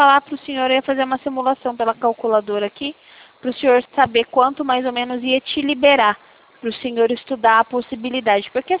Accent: Itapetininga, São Paulo, Brazil; Não, eu sou aqui do interior paulista, eu sou de São Paulo. Eu falo, na verdade, aqui da cidade de Itapetininga.

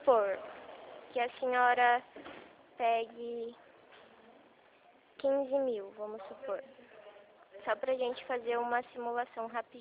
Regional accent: Rio Claro, São Paulo, Brazil; Eu sou aqui de Rio Claro, tá bom?

